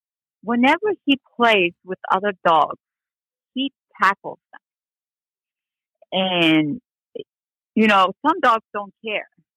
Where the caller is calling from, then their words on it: Maryland, United States; I'm calling from Maryland.